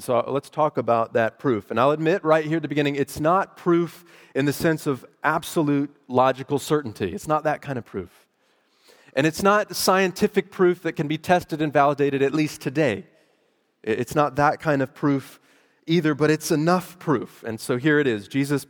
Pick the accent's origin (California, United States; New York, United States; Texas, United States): Texas, United States; But I grew up in Texas, and so people knew what people from Louisiana were like.